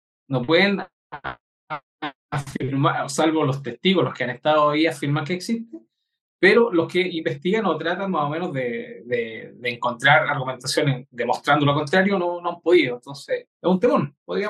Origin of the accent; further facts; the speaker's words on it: Chile; aquí en Chile, en el sur de Chile, en mi país